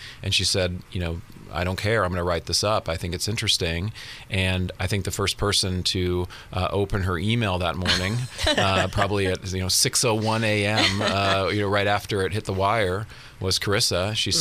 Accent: San Francisco, California, United States; I grew up in San Francisco. I went to Davis.

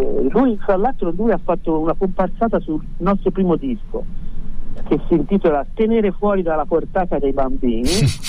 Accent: Pisa, Tuscany, Italy; siamo toscani nella misura in cui io vengo da Pisa

